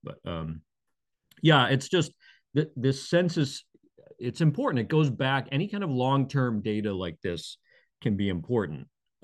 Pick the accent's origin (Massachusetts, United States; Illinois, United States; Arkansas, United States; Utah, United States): Massachusetts, United States; Brockton; now in Cape Cod, United States; And that's because I grew up in Brockton. And that's, you know, I'm sort of maintaining that connection to my homeland there in Plymouth County.